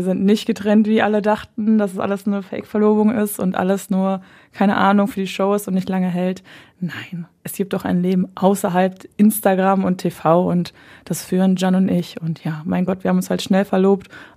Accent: Essen, North Rhine-Westphalia, Germany; Yes, aufgewachsen in Essen und 23 schon, die Zeit geht so schnell um.

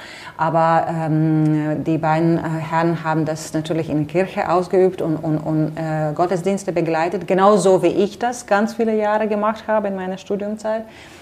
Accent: Rezekne, Latgale, Latvia; German is a second language; moved away; Ich stamme auch nicht aus Riga. Ich bin so ein Provinzmädchen südöstlich Rigas, 250 Kilometer.

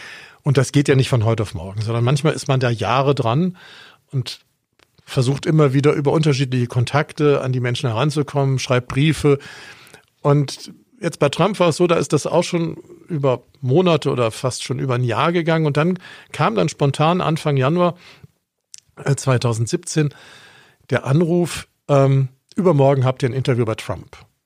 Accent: Bonn, North Rhine-Westphalia, Germany; now in Augsburg, Germany; ich bin in Bonn aufgewachsen

